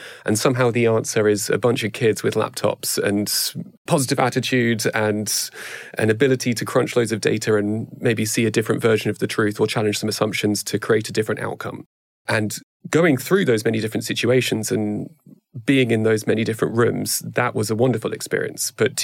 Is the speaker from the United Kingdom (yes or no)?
yes; United Kingdom; I've got two American parents, but I grew up in the UK. So particularly as a British person with my British hat on